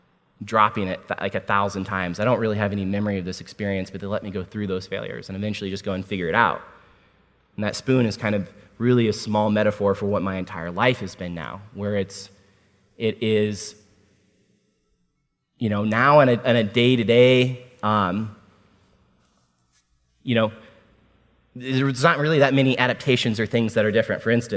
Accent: Washington, District of Columbia, United States; born there; I was born at Walter Reed Army Medical

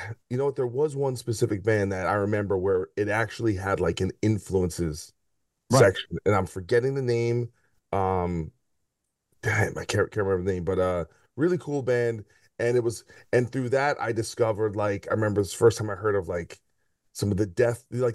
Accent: New Brunswick, New Jersey, United States; So, like, I grew up in New Brunswick. You know, it's primarily, you know, black people and Hispanic people.

